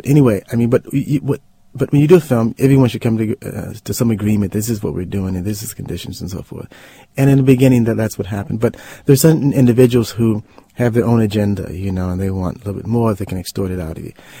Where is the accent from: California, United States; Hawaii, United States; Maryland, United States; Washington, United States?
California, United States; Los Angeles; we're all from the South, from Mississippi, and the community I grew up in was Southern in culture in many ways.